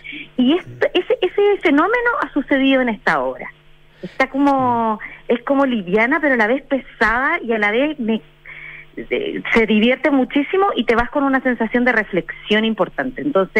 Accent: Chile; como público chileno, hay una seguridad mayor. Antes quizá estábamos un poquito más acomplejados y cualquier cosa podía como dificultar. Ahora siento que estamos mucho, somos chilenos más seguros que antes

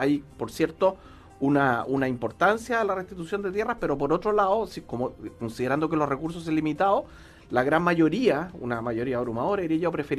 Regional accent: Chile; este interés o esta sensación o este sentimiento de que somos chilenos.

